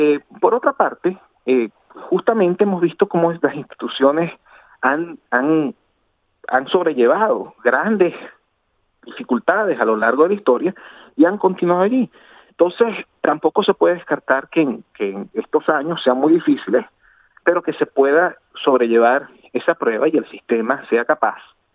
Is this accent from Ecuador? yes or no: no; Venezuela; como venezolano he vivido lo que es vivir bajo periodos autocráticos, bajo la autocracia actual